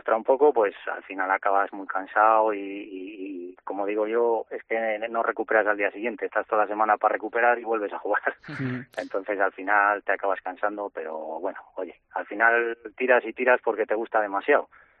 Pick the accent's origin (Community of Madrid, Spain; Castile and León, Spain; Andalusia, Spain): Castile and León, Spain; Palencia; yo soy de Palencia y estaba al lado cerca de casa